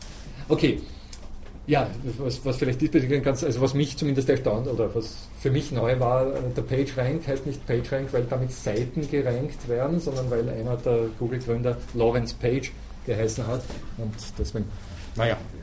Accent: Austria; da sind wir Österreicher besonders privilegiert

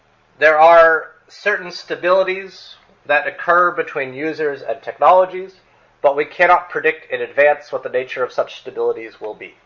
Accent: United States; So, as Professor Kokenberg suggested, I am from the United States.

